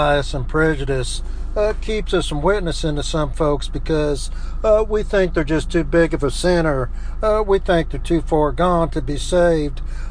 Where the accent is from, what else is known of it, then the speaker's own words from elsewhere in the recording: Southern United States, United States; I said, yes, I'm from the South, and I'm preaching here.